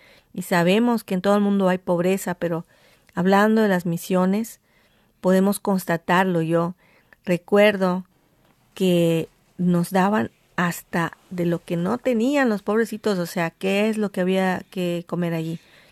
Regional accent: Yucatán, Mexico; venimos de Yucatán.

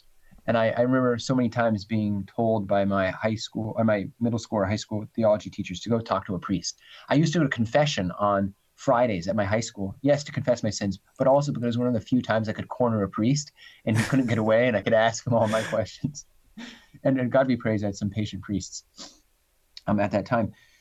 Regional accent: Jacksonville, Florida, United States; Growing up in North Florida, I grew up in Jacksonville.

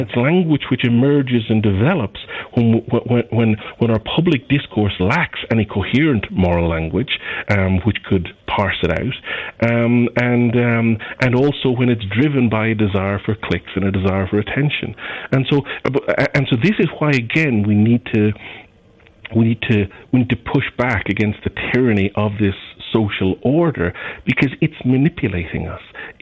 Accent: Ireland; me as an Irish person

